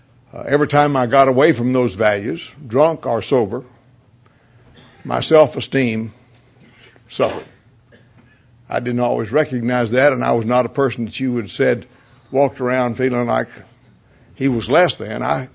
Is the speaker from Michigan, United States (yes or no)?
no; Texas, United States; I grew up right in West Texas. My mother and dad were God-fearing, hard-working, good people.